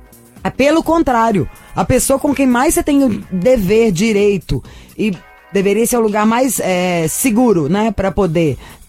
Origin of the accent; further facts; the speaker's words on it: Minas Gerais, Brazil; Eu sou mineira.